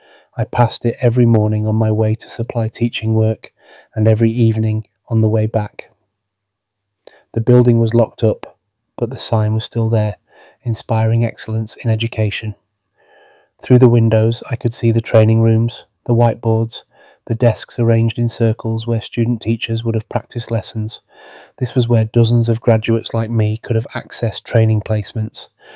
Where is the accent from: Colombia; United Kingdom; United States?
United Kingdom; Beeston, England; I grew up in Beeston watching my mum leave for her first cleaning job at 5:30 every morning.